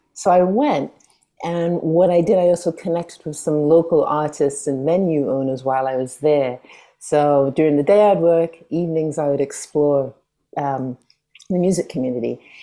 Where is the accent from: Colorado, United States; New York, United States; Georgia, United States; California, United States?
New York, United States; also born or lived in London, United Kingdom; I was born in London and I moved to New York as a kid in 87. And since then, I never really felt like I knew where home was. And I, even though I lived in New York and other states